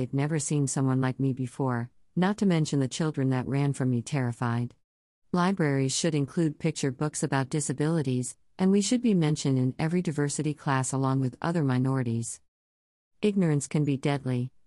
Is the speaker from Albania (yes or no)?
no; United Kingdom; now in Netherlands; I'm British but currently residing in the Netherlands with my parents and sister.